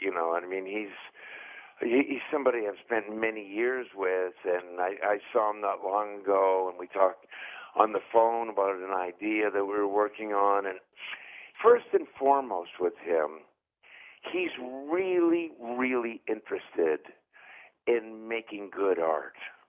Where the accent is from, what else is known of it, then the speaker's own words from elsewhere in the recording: Canada; and in the Mississippi Delta, and I'm from Canada.